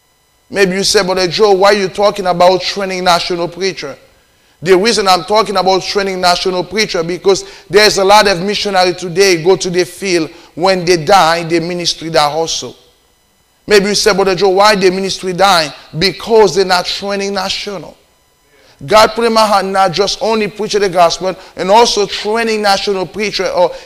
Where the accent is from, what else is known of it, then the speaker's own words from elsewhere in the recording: Haiti; And I was born in Haiti. And my family raised me in voodoo.